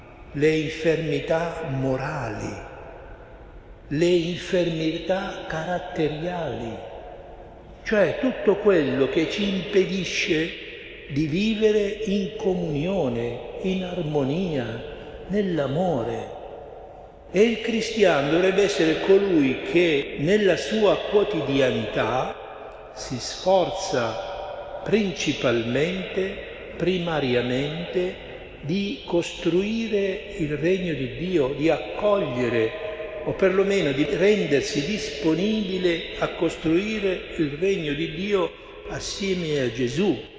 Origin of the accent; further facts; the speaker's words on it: Sicily, Italy; io l'ho visto ancora nel mio paese, in Sicilia, quando succedeva qualcosa di importante mandavano in giro uno col tamburo